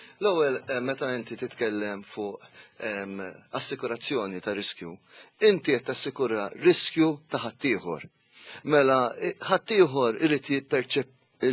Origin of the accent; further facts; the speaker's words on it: Latvia; now in Malta; jiena niġej mill-Latvja